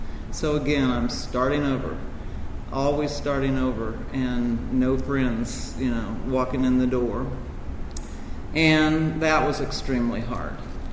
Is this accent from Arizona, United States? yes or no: no; Louisville, Kentucky, United States; born there; I was born in 1950 in Louisville, Kentucky, to a mother who, to this day, at 82, is a very critical person, very opinionated person.